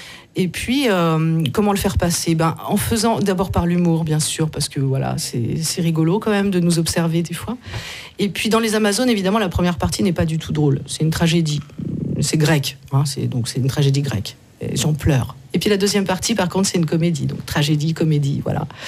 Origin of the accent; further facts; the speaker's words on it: France; Moi, je suis française d'origine.